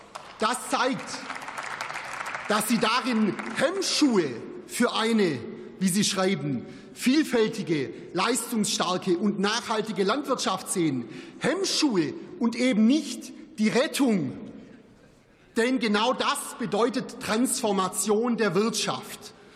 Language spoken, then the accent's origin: German; Baden-Württemberg, Germany; Risse kennzeichnen im besten Falle Scheunen und alte Bauernhäuser in meiner Heimat im oberen Donautal.